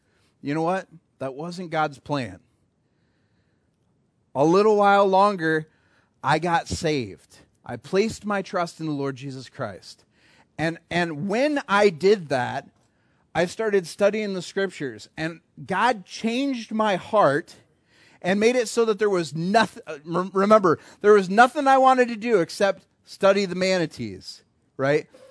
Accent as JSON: {"language": "English", "town": "Kalamazoo", "region": "Michigan", "country": "United States", "tie": "born or raised there", "said": "You know, I grew up over in the Kalamazoo area."}